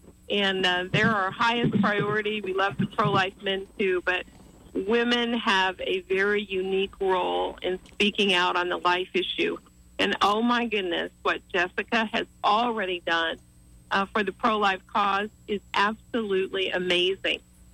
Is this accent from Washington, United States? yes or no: no; Colorado, United States; Well, from Colorado.